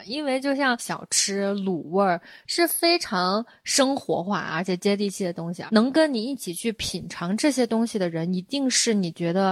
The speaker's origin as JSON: {"language": "Chinese", "town": "Xi'an", "region": "Shaanxi", "country": "China", "said": "我作为一个西安人，我是觉得这个项目好像是 local 本地他们做的"}